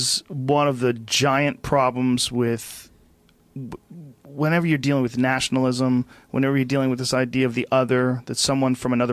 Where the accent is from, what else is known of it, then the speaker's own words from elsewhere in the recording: New Jersey, United States; born there; the random chance that you were born in Maryland and I was born in New Jersey.